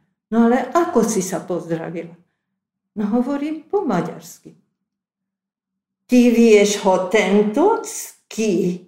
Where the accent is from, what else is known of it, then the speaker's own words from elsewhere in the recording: Košice, Košice Region, Slovakia; born there; Ja som hrdá na to, že som sa narodila v Košiciach.